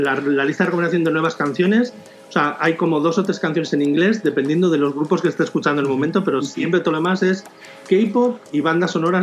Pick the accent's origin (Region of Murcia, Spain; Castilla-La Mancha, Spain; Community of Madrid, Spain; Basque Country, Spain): Basque Country, Spain; also born or lived in Korea; yo me describo un poco como vascoreano, yo creo que es la mejor manera de describirme. Soy medio vasco y medio coreano. … mi familia